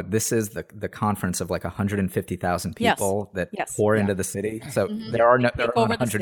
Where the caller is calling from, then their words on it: Montclair, New Jersey, United States; just outside of New York City in Montclair, New Jersey.